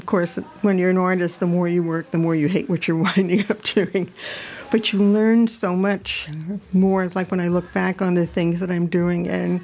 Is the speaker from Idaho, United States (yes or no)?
no; The Bronx, New York, United States; now in Troy, United States; I'm born and raised in the Bronx, so...